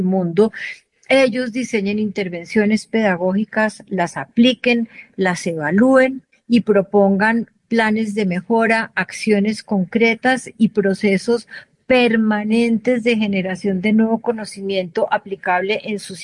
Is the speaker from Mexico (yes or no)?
no; Colombia; nosotros partimos del reconocimiento de que somos colombianos e hispanohablantes